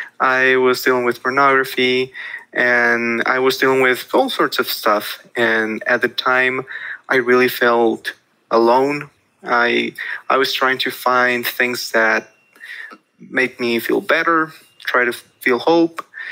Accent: Mexico City, Mexico; I was born and raised in Mexico City. I'm 21.

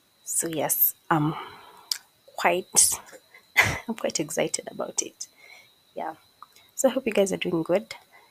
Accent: Kenya; as a Kenyan, I can totally relate

